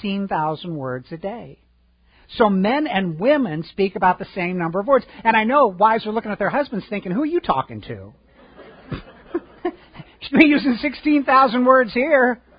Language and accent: English; Chicago, Illinois, United States; I grew up in Chicago. I'm a White Sox fan.